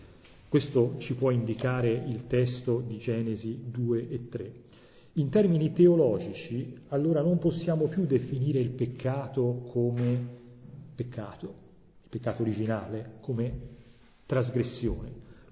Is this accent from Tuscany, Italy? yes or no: yes; Florence, Tuscany, Italy; Qui, visto che sono fiorentino